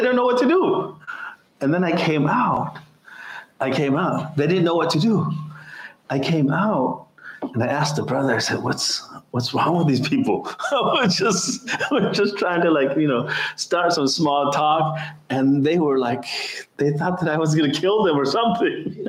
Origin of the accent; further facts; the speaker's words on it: United States; And I'm from America. You know what we do in America?